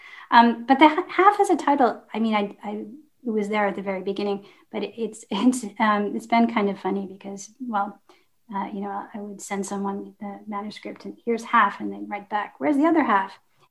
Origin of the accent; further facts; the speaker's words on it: Detroit, Michigan, United States; Yeah, I grew up in the Detroit area, and then, which is southeastern Michigan.